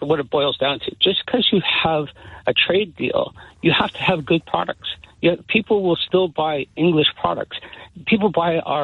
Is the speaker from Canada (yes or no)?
yes; Canada; moved away; don't forget, I'm a Canadian. So I've had to do this since I landed here